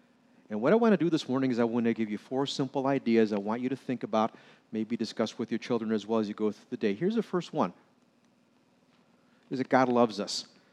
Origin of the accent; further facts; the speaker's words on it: Indiana, United States; Like this morning, I'm from Indiana, and I'm having my breakfast.